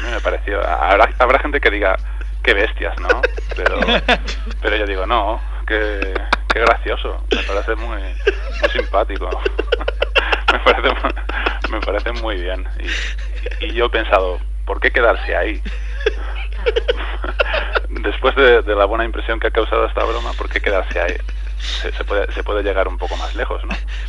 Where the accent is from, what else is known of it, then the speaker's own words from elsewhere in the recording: Basque Country, Spain; Yo soy vasco y no saboteo nada.